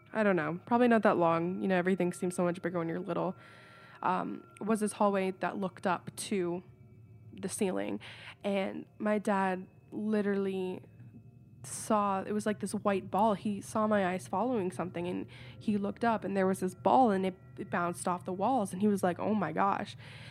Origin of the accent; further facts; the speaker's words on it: Woodstock, Ontario, Canada; I am from Woodstock, Ontario, Canada, and I was born in 1991